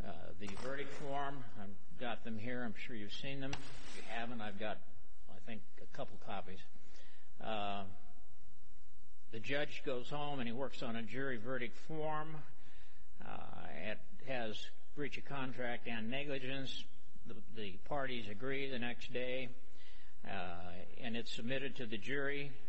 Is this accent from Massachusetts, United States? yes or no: no; Phoenix, Arizona, United States; I'm from Phoenix